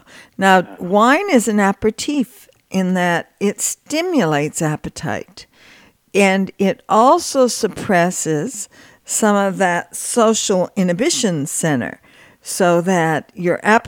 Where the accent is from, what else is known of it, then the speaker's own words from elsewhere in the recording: California, United States; I'm from California. The first course is always raw.